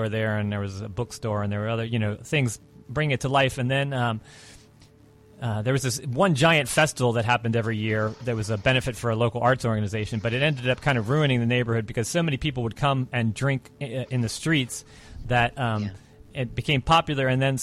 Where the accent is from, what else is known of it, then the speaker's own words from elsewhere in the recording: Tampa, Florida, United States; I came from Tampa, Florida, and where there at one point were seven pirate stations that had a meeting in a church.